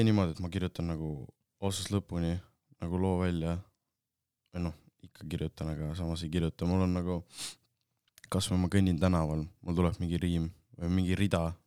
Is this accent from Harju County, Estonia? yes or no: yes; Saue, Harju County, Estonia; seda kuulesid ainult nagu Saue rahvas, mu kodulinna rahvas